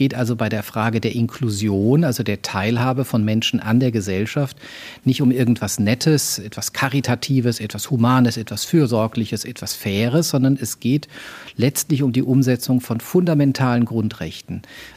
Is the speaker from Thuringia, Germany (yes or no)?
no; Mannheim, Baden-Württemberg, Germany; also born or lived in Würzburg; Ich bin in Würzburg geboren. Ich bin zwischen Mannheim und Heidelberg, so im Großraum Mannheim, dann später auch groß geworden.